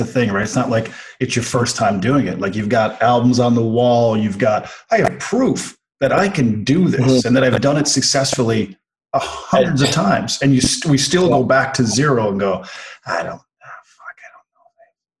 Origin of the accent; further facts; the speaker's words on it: Corner Brook, Newfoundland and Labrador, Canada; When I go back to my hometown, I mean, I'm from Corner Brook, right? Newfoundland on the West Coast.